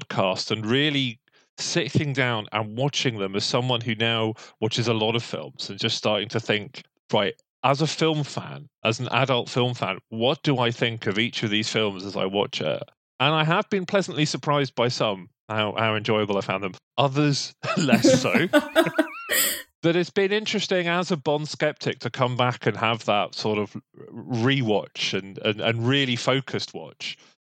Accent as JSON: {"language": "English", "region": "England", "country": "United Kingdom", "tie": "born or raised there", "said": "as a child and growing up in England especially, where he is just absolutely part of the culture and you can't get away from it."}